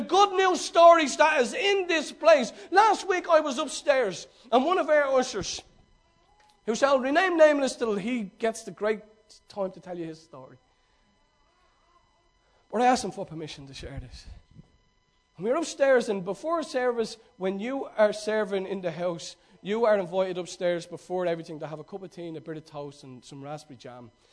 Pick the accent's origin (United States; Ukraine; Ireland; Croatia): Ireland; born there; Well, I was born in Ireland. We're a Christian nation.